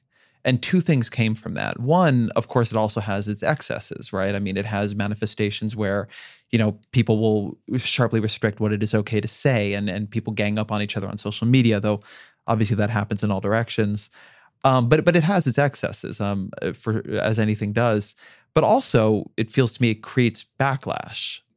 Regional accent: Orange County, California, United States; It's actually about my hometown of Orange County.

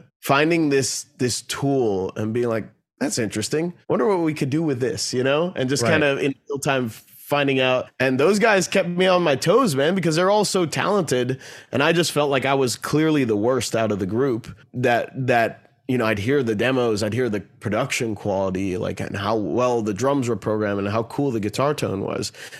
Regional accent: Bethesda, Maryland, United States; And growing up in Bethesda, Maryland

